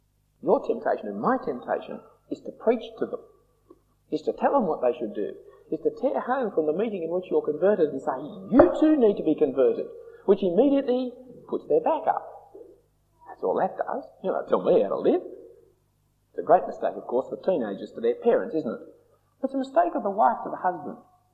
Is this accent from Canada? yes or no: no; Australia; I'm an Australian.